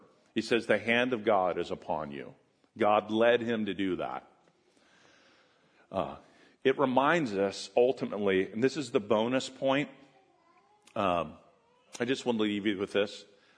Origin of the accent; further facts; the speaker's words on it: Pennsylvania, United States; also born or lived in Ohio; I happen to be a Pennsylvania guy, born and raised in Pennsylvania my whole life. And I've always lived by, you know, used to live by Ohio. Now I live really close to New Jersey.